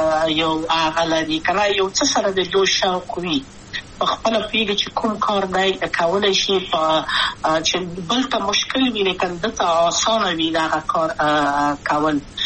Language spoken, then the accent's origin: Pashto; Kabul, Afghanistan; پلار مې د وردګو ولایت دی. خلګنسه چې دلې د کابل په تخته پل سیمه کې یم، او لویا شویم کابل کې